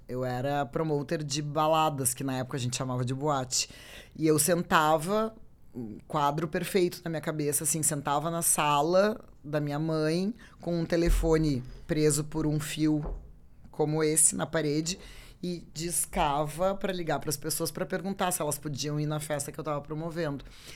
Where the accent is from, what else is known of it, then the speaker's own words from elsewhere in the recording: Porto Alegre, Rio Grande do Sul, Brazil; Eu sou natural de Porto Alegre, nascida e criada, né? Nasci chorando moinhos de vento, bem lugar comum porto-alegrense, e minha família de classe média, bairro Petrópolis. Então, e eu sou filha única